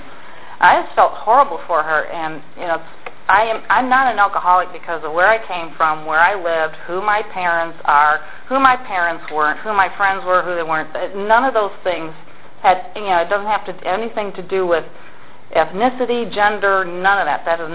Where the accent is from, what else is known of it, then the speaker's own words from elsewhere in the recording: Detroit, Michigan, United States; also born or lived in Pittsburgh; I lived mostly in Detroit most of my life. I was born in Pittsburgh, but raised mostly in the Detroit area.